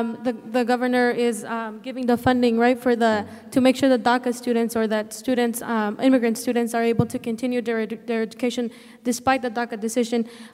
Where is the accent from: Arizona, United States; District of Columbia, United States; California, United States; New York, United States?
California, United States; Madera; because I'm from Madera, so we've heard a lot about Fresno